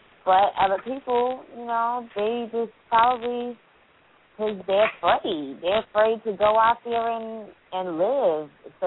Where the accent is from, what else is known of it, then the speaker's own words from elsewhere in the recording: New York, United States; now in Trenton, United States; I'm from New York, but I'm in New Jersey now, Trenton.